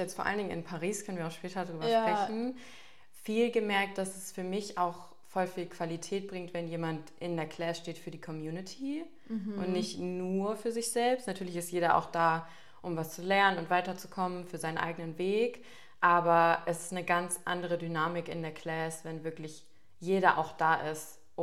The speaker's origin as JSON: {"language": "German", "town": "Schwerin", "region": "Mecklenburg-Vorpommern", "country": "Germany", "said": "Ich komme eigentlich aus Schwerin, da habe ich auch angefangen zu tanzen."}